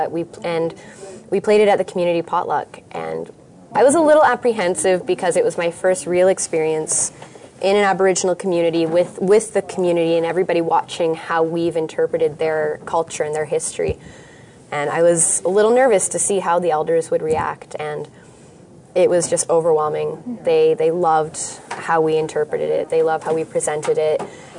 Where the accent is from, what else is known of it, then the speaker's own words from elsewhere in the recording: Toronto, Ontario, Canada; I'm from Toronto, and my inner feelings are very happy to be here.